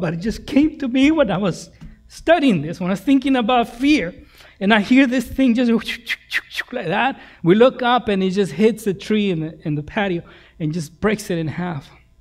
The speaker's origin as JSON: {"language": "English", "country": "El Salvador", "tie": "born or raised there", "second_language": "English", "moved": "yes", "said": "As I told you before, I am from El Salvador. And in El Salvador, there was a civil war in the 80s. And I was 14 years old"}